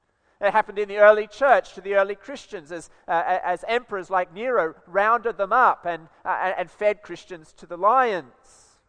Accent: Australia; I'm an Australian, right?

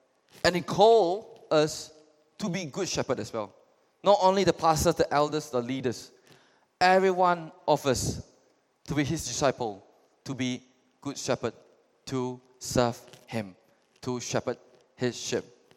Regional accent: Cebu, Central Visayas, Philippines; now in Kuching, Malaysia; I'm a Methodist background. I'm Wuchune, any Wuchune, Cebu. Yeah, I'm from Cebu. I grew up there.

